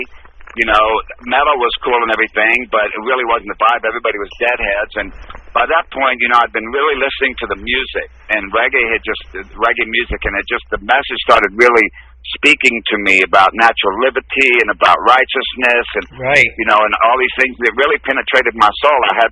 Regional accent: Texas, United States; Well, you know, I grew up in West Texas, Carlos, and when I was I'm the fifth of five kids.

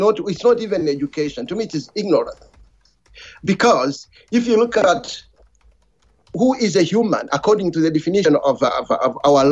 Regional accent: Tanzania; born there; For example, I was born in Tanzania.

